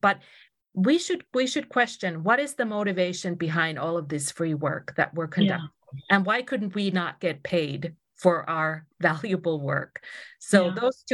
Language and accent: English; Finland; I'm from Finland.